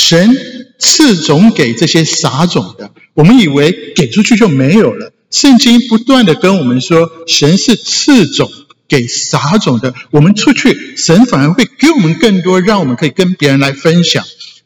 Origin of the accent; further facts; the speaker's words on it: Taiwan; 我从台湾来，我稍微讲一下台语。